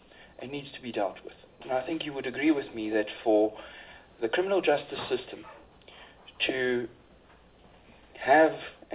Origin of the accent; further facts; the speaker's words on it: Free State, South Africa; I come from the Free State, Vredederi, which Mr. Abrams by now knows quite a lot about.